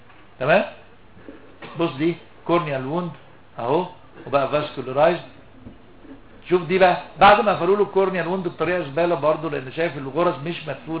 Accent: Egypt; دي بتتباع في الشوارع عندنا في مصر

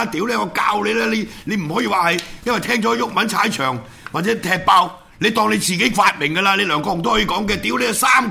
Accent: Hong Kong; 我哋香港人讲最直接，

